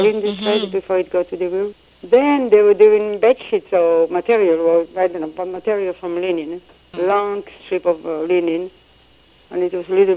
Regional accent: Poland; born there; English is a second language; I was born in Poland.

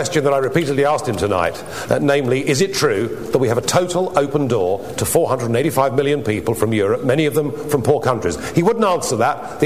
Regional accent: United Kingdom; but I'm British. I believe the best people to govern Britain are the British people themselves

